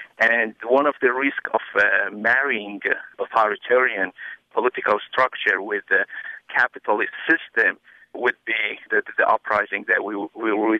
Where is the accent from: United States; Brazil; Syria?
Syria; also born or lived in Iran; I grew up in Syria, in both in Syria and Iran, and my uncle was close with the Assad family.